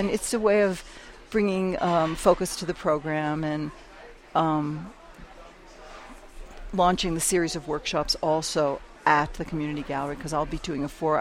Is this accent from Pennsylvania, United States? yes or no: yes; Pittsburgh, Pennsylvania, United States; now in New Mexico, United States; No, my children were born here and my grandchildren, but I'm always going to be a Pittsburgher, even just the way I talk, I think.